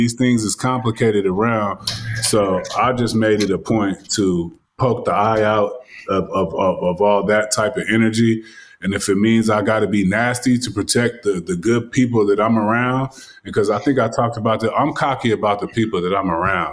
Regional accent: California, United States; I mean, I'm from Cali.

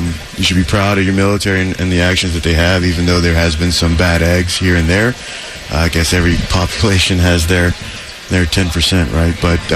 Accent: Savannah, Georgia, United States; No, I'm not from Nantucket. I actually from Savannah, Georgia, originally.

